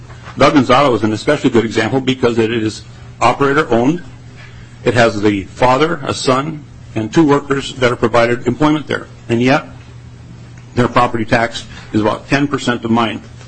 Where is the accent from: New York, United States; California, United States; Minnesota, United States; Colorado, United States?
Minnesota, United States; I'm a farmer from Clay County, Minnesota.